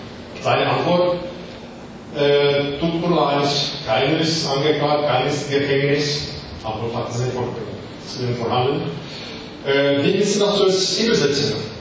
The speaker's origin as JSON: {"language": "German", "country": "Switzerland", "second_language": "German", "said": "Ich bin ein Schweizer"}